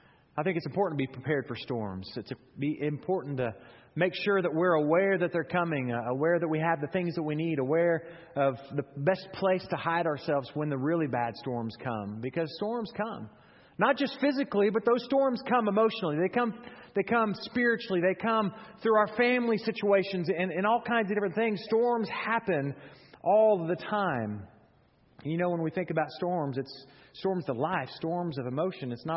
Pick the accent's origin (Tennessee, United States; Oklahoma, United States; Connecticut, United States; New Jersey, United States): Oklahoma, United States; Oklahoma City; Growing up in Oklahoma City, there are storms all the time.